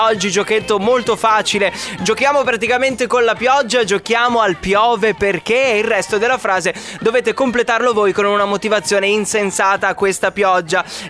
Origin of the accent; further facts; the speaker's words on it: Friuli-Venezia Giulia, Italy; io non lo so e sono friulano al 100%.